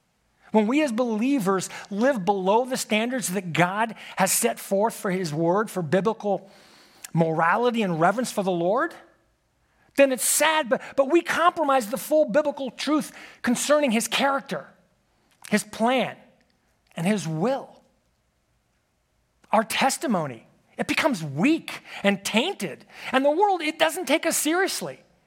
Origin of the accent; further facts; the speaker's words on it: Texas, United States; I love being a Texan.